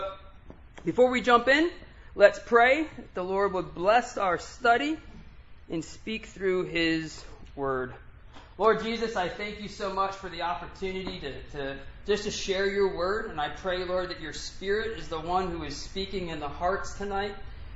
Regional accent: Massachusetts, United States; born there; I was born in Massachusetts.

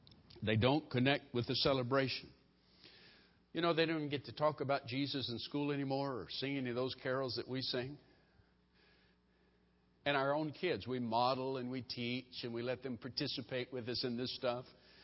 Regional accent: Mobile, Alabama, United States; I'm from Mobile, Alabama.

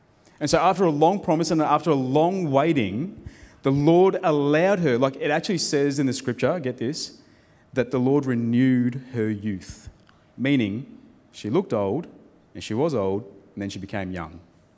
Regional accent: Fiji; born there; I was born in Fiji

